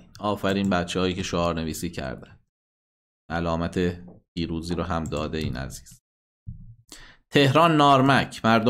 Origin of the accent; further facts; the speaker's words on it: Iran; ما ایرانی هستیم و میهن پرستیم و ملی هستیم.